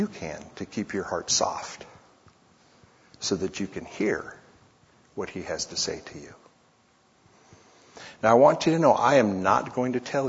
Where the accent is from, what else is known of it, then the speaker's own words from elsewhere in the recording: Oregon, United States; born there; also born or lived in Texas / California / Guam / Georgia; My dad joined the Air Force, and I was born in Oregon, move to Texas, move to California, move to Guam, move to Georgia, move to Illinois, move to Germany, move to Spain.